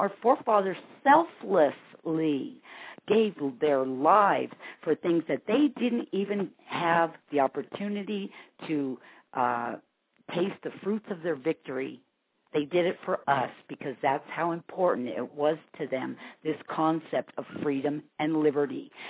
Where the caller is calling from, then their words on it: California, United States; I'm calling from Southern California.